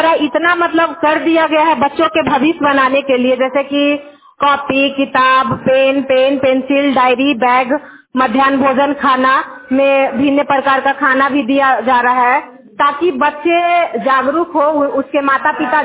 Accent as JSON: {"language": "Hindi", "town": "Nardiganj", "region": "Bihar", "country": "India", "said": "मैं नारदीगंज नवादा से बिलोंग करती हूँ और यहाँ रामे गांव की शिक्षिका है"}